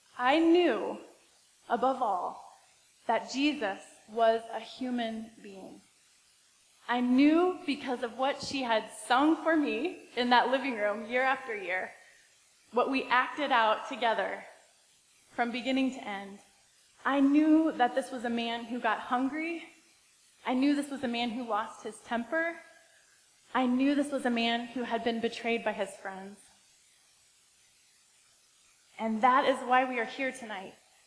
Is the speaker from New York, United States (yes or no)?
no; Topeka, Kansas, United States; For me, growing up in the Episcopal Church, I started my Holy Week every year much like we started here on Sunday. We had palms in our hands, and we marched all the way through the church in that cathedral in Topeka, Kansas.